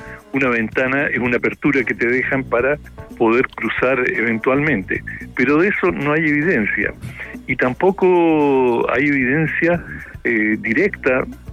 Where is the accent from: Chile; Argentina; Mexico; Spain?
Chile; Temuco, Araucanía; born there; Lo más importante de lo que has dicho de mí es que nací en Temuco.